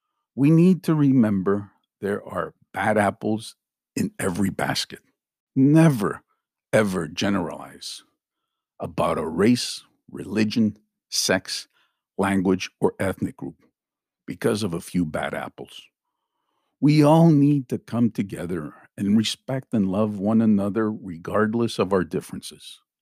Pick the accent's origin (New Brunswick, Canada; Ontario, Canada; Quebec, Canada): Quebec, Canada; Montreal; I felt discriminated numerous times because of my ethnic upbringing, even though I was born in Canada. Growing up in the 70s in the plateau area of Montreal was not always easy.